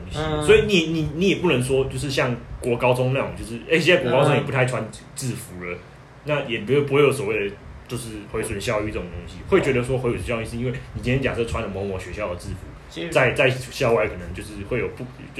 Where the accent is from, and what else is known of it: Taiwan